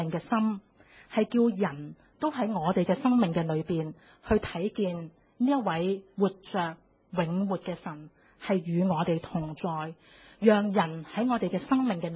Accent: Hong Kong; 即系点解有一个香港女仔无端端会走去印度，即系去做义工咁样

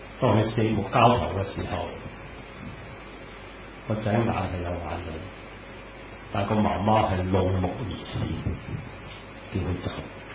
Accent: China; 其实想想，何止是日本，我们中国人何尝不是？

